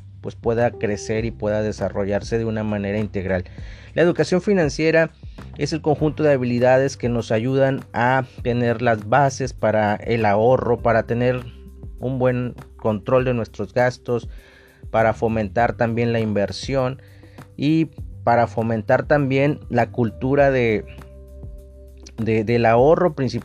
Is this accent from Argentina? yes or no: no; Mexico; bueno, yo soy de México, no sé de qué parte del mundo me escuchas